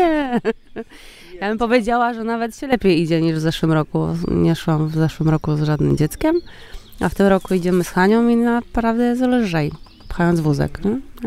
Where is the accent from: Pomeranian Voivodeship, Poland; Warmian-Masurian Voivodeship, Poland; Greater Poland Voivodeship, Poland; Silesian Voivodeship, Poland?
Greater Poland Voivodeship, Poland; Sulmierzyce; Pochodzę z Sulmierzyc